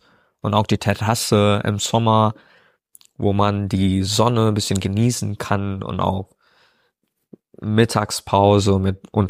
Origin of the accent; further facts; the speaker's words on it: India; ich selber als Inder